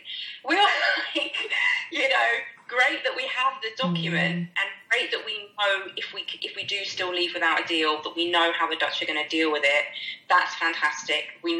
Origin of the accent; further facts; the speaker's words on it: Ely, East of England, United Kingdom; born there